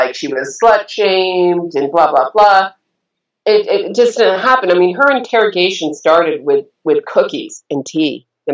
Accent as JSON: {"language": "English", "region": "Pennsylvania", "country": "United States", "tie": "born or raised there", "said": "I was raised in Pennsylvania. My father was a journalist, then became a screenwriter. I was raised Quaker, even though my father was Jewish."}